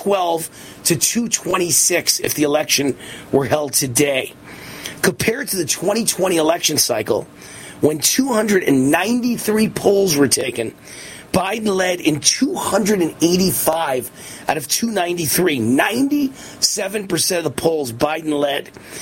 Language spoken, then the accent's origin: English; Nevada, United States; And in Nevada, Trump leads by 6 points. That's my home state.